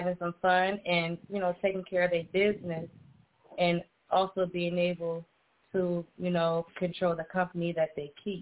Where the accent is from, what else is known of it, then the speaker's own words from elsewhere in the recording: Minneapolis, Minnesota, United States; I am from the Twin Cities. I am born and raised from Minneapolis.